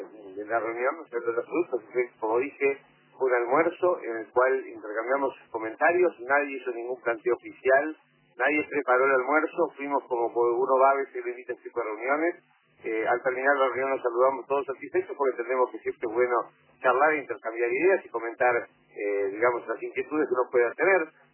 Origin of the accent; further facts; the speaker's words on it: Uruguay; Entonces a mí como uruguayo me deja muy triste escuchar